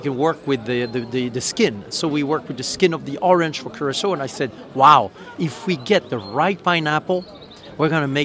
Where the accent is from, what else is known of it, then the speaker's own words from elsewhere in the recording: France; I'm a farmer from France. I didn't know necessarily all that much about pineapple.